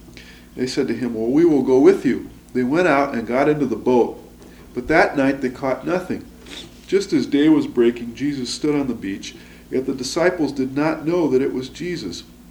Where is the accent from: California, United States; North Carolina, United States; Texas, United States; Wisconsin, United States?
Wisconsin, United States; When I was growing up in North Wisconsin, I had always dreamed of having an opportunity to try out my fly fishing skills on the rivers of Montana and the Pacific Northwest.